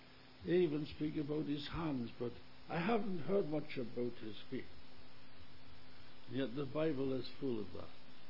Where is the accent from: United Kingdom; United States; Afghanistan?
United Kingdom; now in Canada; We are British, and we have served the Lord in many different countries in this world.